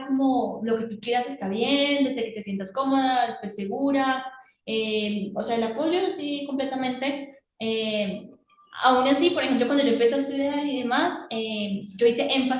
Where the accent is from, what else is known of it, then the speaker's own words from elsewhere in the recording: Bogotá, Bogotá D.C., Colombia; yo toda la vida he vivido aquí en Bogotá.